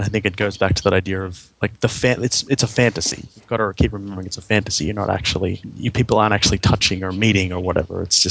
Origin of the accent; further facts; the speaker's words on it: Australia; Okay, I'm sorry. I'm Australian.